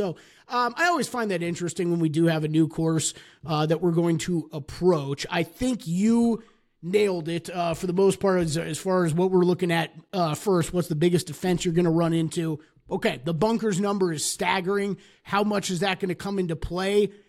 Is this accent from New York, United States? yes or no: no; Dallas, Texas, United States; born there; Love Dallas. I was born in Dallas.